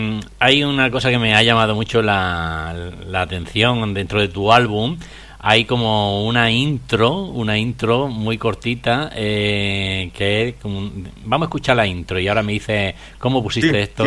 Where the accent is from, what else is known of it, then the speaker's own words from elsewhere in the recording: Andalusia, Spain; Muy de mi tierra, de la Alpujarra, que yo soy alpujarreño. De la esencia, bien, bien, ¿no? Del campo, ¿no?